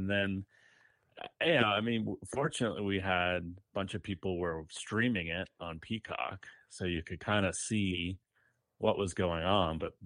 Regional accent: New York, United States; I had not been in that stadium, you know, growing up on Long Island.

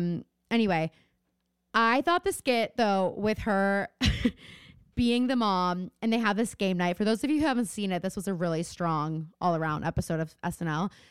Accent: the South, United States; accent: Southern; sometimes you could say my Boston accent comes out in between my Southern accent.

